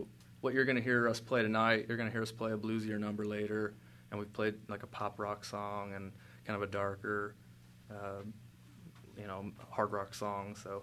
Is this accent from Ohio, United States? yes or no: yes; Madison Township, Ohio, United States; Now, all of us grew up together. We're all from Madison Township out near Germantown.